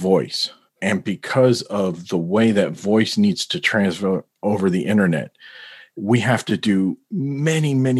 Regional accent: New York City, New York, United States; born there; And I was born in New York City, and my parents tell stories of having to cross the street to avoid me trying to play with a payphone.

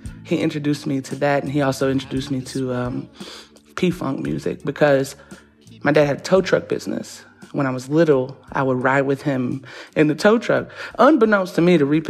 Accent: Athens, Alabama, United States; I came from a little town called Athens, Alabama.

